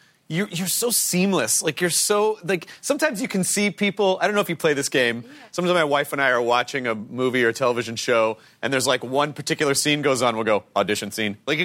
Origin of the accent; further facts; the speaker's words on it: the South, United States; You know, I'm from the South. Small towns are very difficult to get out of.